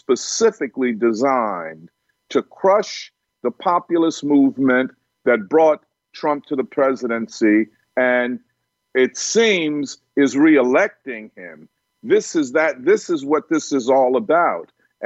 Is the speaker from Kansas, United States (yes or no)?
no; Philadelphia, Pennsylvania, United States; Don, I always say I'm from Philadelphia. I know something about Pennsylvania.